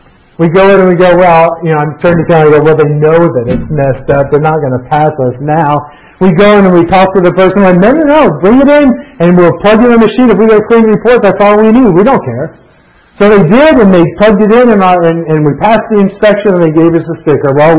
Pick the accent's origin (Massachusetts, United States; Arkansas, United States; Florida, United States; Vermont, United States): Florida, United States; now in New York, United States; We moved to New York and we're from Florida.